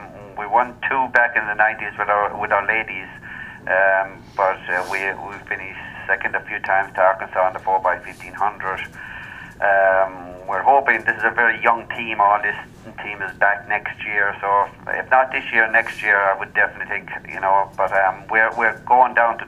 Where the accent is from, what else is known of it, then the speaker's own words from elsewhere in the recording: Waterford, Munster, Ireland; He's from Waterford, my hometown in Ireland